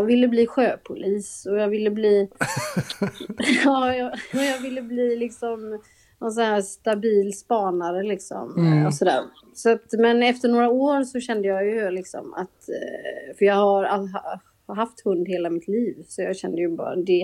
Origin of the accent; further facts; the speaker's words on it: Gothenburg, Västra Götaland County, Sweden; jag kommer ju från Göteborg, det kanske hörs.